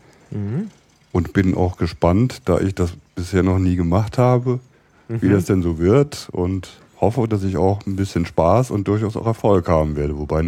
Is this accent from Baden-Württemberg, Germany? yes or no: no; Koblenz, Rhineland-Palatinate, Germany; born there; also born or lived in Cologne; now in Berlin, Germany; Also ich bin geboren im Rheinland in der Nähe von Koblenz, habe da zunächst in Köln angefangen, Biologie zu studieren, bin dann nach Berlin umgezogen